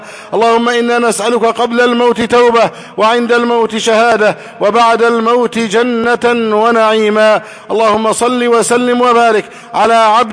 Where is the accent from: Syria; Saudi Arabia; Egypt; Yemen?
Egypt; بلدنا مصر